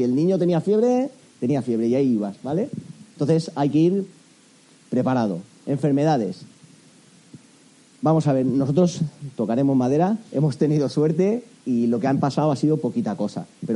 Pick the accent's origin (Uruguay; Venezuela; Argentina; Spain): Spain; Alicante, Valencian Community; somos una familia alicantina con dos niñas que actualmente tienen 12 y 9 años